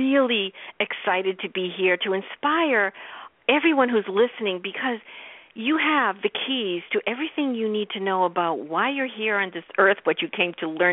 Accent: Boston, Massachusetts, United States; And this is common in my neighborhood. I grew up in Boston. So we lived in a three-story building.

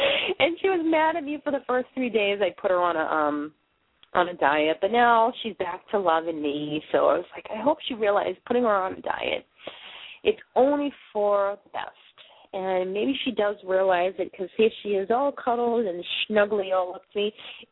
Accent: Boston, Massachusetts, United States; now in Maine, United States; Yes, people, I am a Boston girl. You probably hear me talking. Yes, I am from Boston, but I moved up here to Maine.

